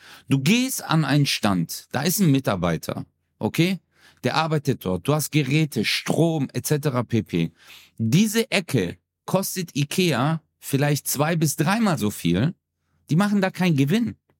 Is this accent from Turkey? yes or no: yes; Turkey; ich bin Türke.